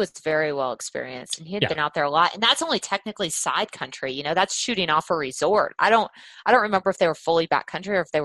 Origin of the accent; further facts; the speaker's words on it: Texas, United States; but I did a lot of my growing up in Texas. Texas is pretty flat, so there's none of the mountain experience that you can have.